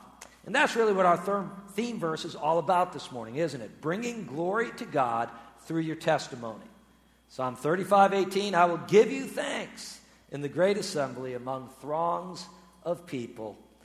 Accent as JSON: {"language": "English", "region": "Massachusetts", "country": "United States", "tie": "born or raised there", "said": "Once again, growing up in Massachusetts, one of the things I like doing in the wintertime is hiking through the snow"}